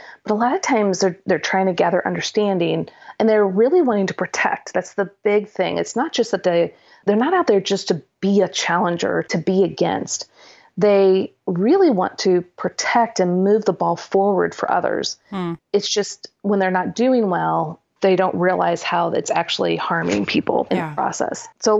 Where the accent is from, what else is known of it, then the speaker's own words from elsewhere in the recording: Midwest, United States; Yeah, I come from the Midwest, and we need huge, massive snowplows.